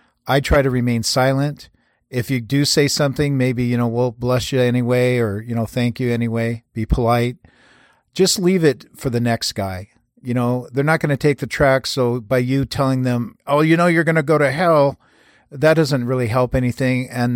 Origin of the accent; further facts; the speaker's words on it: Everett, Washington, United States; Years ago in my hometown of Everett, Washington, they had a farm team in the Pacific Coast League baseball